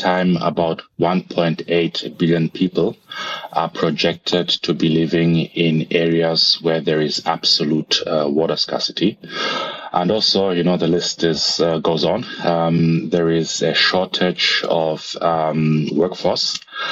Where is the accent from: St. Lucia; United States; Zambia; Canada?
Zambia; I come from Zambia, as already mentioned, where water is scarce.